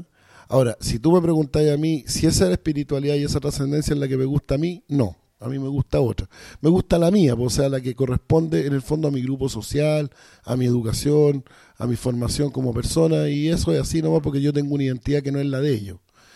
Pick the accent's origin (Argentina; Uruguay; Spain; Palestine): Palestine; Un palestino la piensa primero a ver si el negocio es bueno o no, por ejemplo. Es una crítica a mi pueblo.